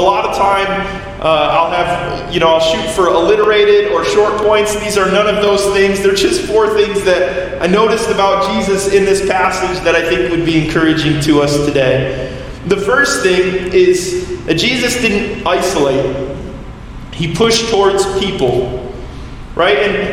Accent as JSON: {"language": "English", "region": "Michigan", "country": "United States", "said": "And I'm from Michigan, right? As we all, many of us have lived here our whole lives, and we don't see too many mountains like that here."}